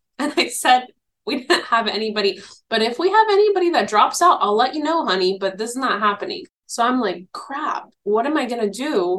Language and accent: English; United States; So I'm Arab American, I'm Palestinian American, and I'm viewed as different.